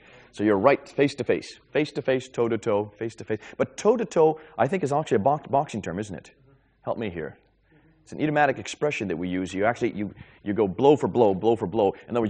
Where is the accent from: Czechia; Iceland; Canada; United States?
United States; As an American, I always get a reaction on that one.